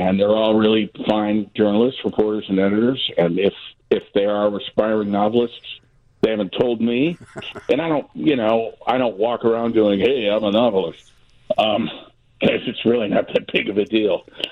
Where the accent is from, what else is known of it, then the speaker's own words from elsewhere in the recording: Detroit, Michigan, United States; I grew up in Detroit, and I read about it in the Detroit News.